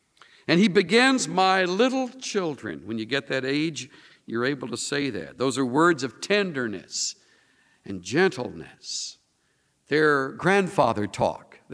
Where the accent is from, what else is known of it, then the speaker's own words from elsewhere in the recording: the South, United States; I was raised in the South where that expression is very common, If I Had My Druthers.